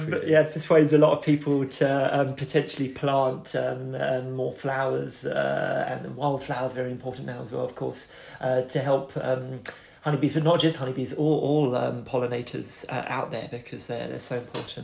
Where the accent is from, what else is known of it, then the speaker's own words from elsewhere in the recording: Greenwich, London, United Kingdom; I am from Greenwich in southeast London.